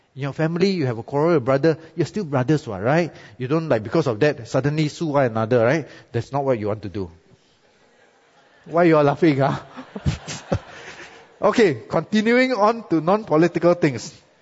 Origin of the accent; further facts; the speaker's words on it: Malaysia; My salary is very low because I'm Malaysian, no CPF, no 13 month.